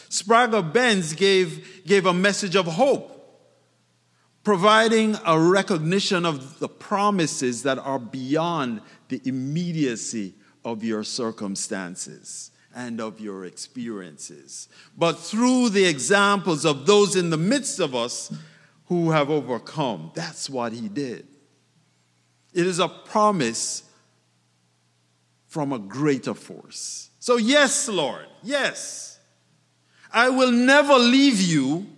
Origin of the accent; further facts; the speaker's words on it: Jamaica; also born or lived in Glasgow, Scotland; So I was born in Glasgow, Scotland, but grew up in Jamaica.